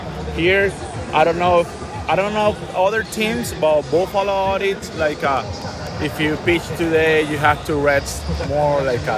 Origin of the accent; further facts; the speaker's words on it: Venezuela; We're from Venezuela together, yeah.